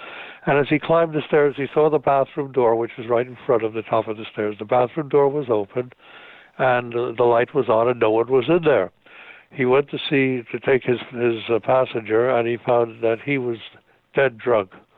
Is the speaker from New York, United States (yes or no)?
yes; Yonkers, New York, United States; he was ensconced in a home in Yonkers, New York. Would you believe my hometown? In Yonkers, New York.